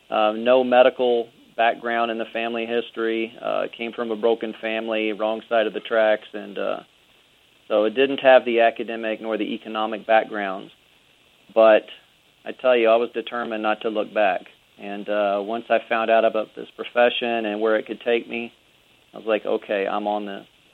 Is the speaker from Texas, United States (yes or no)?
yes; San Antonio, Texas, United States; also born or lived in Fresno, United States; I was born in Fresno, California, but got to Texas as quick as I could. Spent the majority of my life growing up in San Antonio, New Braunfels area.